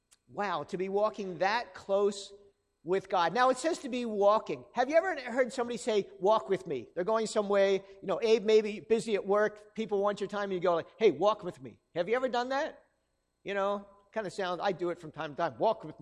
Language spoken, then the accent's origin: English; Northeast, United States; I'm from the Northeast, all right?